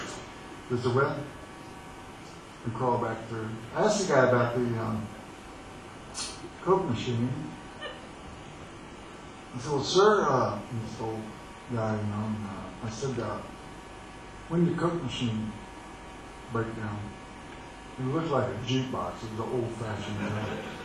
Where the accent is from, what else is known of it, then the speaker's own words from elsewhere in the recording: Fort Worth, Texas, United States; Plus, I did my accent 40 miles out of Dallas because I'm from Fort Worth anyway.